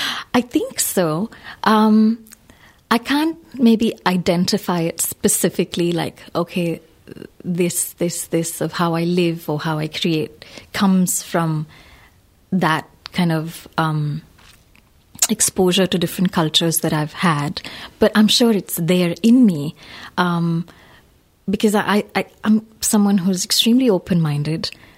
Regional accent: India; now in France; sister would say I'm more French than Indian now. And then we have huge debates about that. I'm like, no, I'm still Indian in my heart. I'm still so Indian

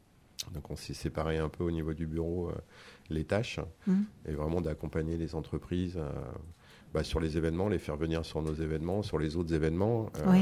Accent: Levallois-Perret, Île-de-France, France; Moi, j'ai été élevé quand j'étais petit sur le Valois-Perret, au bord du périphérique, qui n'était pas couvert et qui était éclairé.

